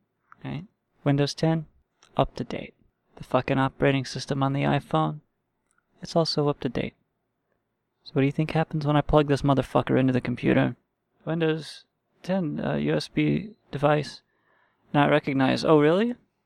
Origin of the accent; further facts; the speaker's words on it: United States; born there; There's nothing special about me just because I was born here.